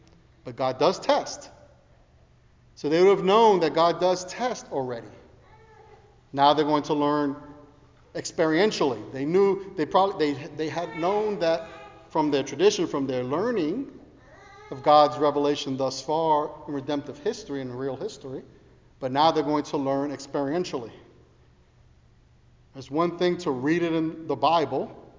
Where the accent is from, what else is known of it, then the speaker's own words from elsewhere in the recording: New York City, New York, United States; I still remember growing up in New York City.